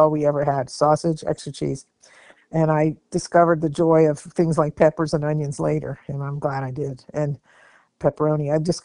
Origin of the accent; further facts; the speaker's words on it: Maryland, United States; I remember growing up in Maryland, the suburbs of Washington, that I was Catholic